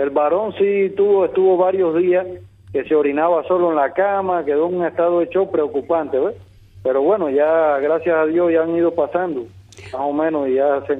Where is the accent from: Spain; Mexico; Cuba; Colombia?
Cuba; como somos cubanos